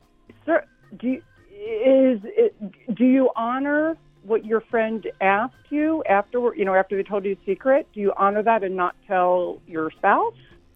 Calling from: Pennsylvania, United States; I'm calling from Upper Bucks County, across the Delaware River.

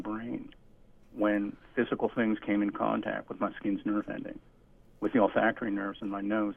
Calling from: Beverly, Massachusetts, United States; I love listening to WFMU. I'm calling from Beverly, Massachusetts.

